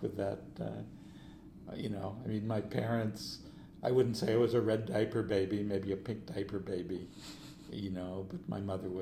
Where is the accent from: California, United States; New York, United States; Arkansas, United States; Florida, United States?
New York, United States; I went to, I went to high school in New York. I went to the Bronx High School of Science